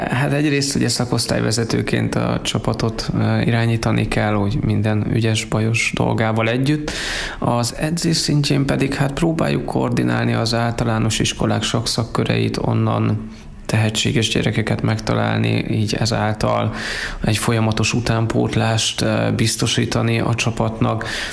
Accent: Kazincbarcika, Borsod-Abaúj-Zemplén, Hungary; Én Kazincz Barcikán nőttem fel, és ott ugye ott jártam általános iskolába

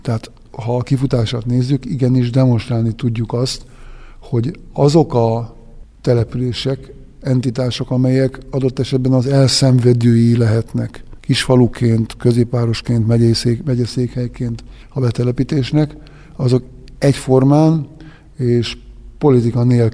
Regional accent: Sátoraljaújhely, Borsod-Abaúj-Zemplén, Hungary; mi a saját életünket szeretnénk élni, itt újhelyiek, meg mint magyarok is egyúttal.

